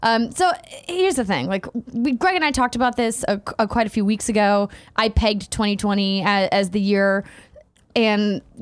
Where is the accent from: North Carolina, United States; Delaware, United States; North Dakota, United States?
North Dakota, United States; And my home state.